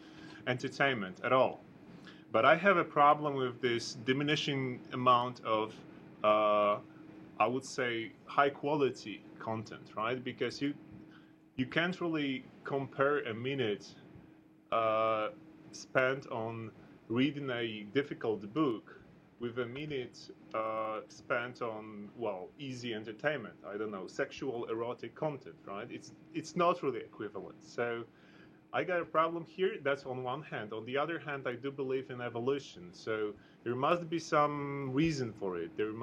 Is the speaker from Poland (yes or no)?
yes; Poland; English is a second language; 10 years ago in my country, I'm from Poland